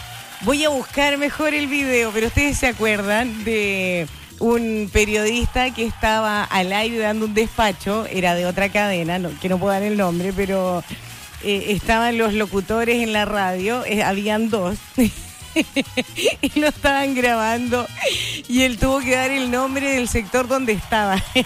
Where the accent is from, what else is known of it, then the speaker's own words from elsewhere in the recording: Chile; somos chilenos, ante todo